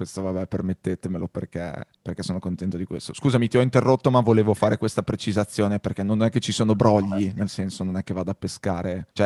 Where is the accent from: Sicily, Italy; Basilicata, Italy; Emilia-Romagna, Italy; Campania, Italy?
Emilia-Romagna, Italy; Bologna; perché tu sei di Bologna e anch'io sono di Bologna